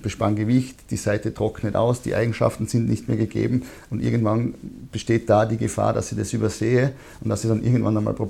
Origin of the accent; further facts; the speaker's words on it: Styria, Austria; das war der Davis Cup in Graz gegen Australien. Das war einfach eben für mich als Steirer Heimspiel.